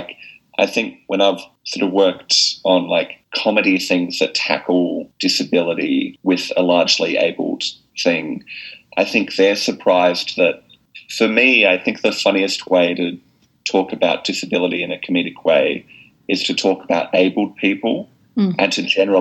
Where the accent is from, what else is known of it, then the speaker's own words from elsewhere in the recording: Perth, Western Australia, Australia; we're both from Perth, which I do consider a geographic disability, actually.